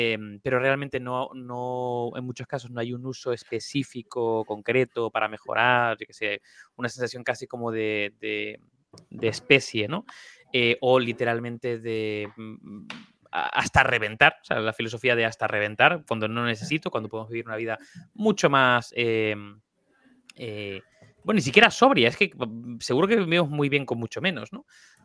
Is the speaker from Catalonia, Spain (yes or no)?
no; Canary Islands, Spain; estar, siendo canario, efectivamente. Y nunca en Canarias, evidentemente.